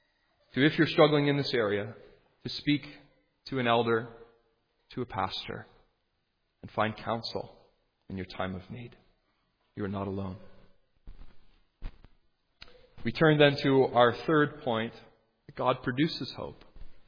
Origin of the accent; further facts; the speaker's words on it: Toronto, Ontario, Canada; Well, I'm from the Toronto area.